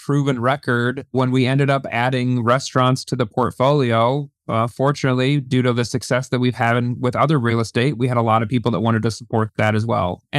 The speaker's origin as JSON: {"language": "English", "region": "Iowa", "country": "United States", "tie": "born or raised there", "said": "I'm born and raised in Iowa."}